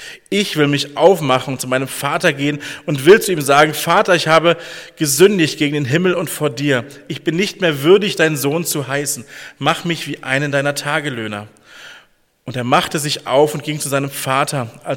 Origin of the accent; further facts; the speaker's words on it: Dillenburg, Hesse, Germany; ich komme aus Dillenburg-Manderbach. Bin dort verheiratet mit Julia.